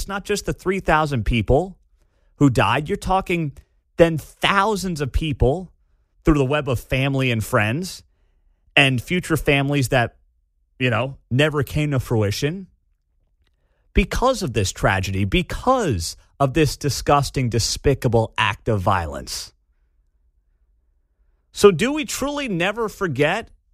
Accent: New Jersey, United States; Because growing up in New Jersey, just over the George Washington Bridge, there were certainly a handful of parents in my town who didn't come home that night.

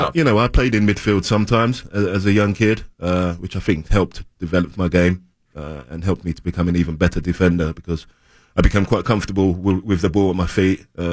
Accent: London, United Kingdom; I grew up in East London, which is only probably half an hour, 30 minutes away from North London.

